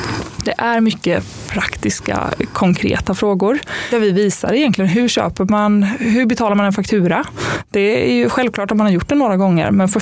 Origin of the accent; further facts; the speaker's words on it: Jönköping, Jönköping County, Sweden; now in Stockholm, Sweden; jag kommer från Jönköping. Så jag har köpt en bostadsrätt i Jönköping.